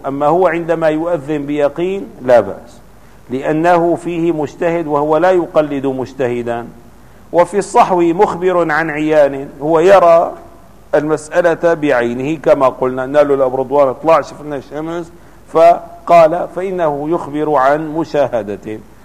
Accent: Damascus, Damascus Governorate, Syria; في دمشق خاصة كبلدة مثل بلدتنا

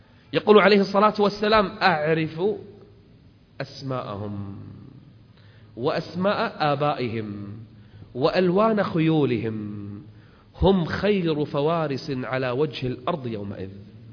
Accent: Kuwait; احنا عندنا بالكويت

